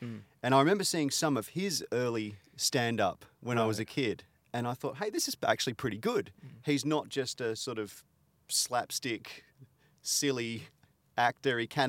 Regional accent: Australia; So even growing up in Australia, I watched a lot of English comedians and a lot of American comedians

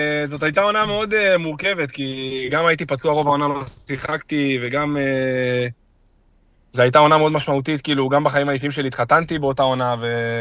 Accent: Petah Tikva, Central District, Israel; אז כן, כמו שאמרת, גדלתי פתח תקווה במחלקת נוער.

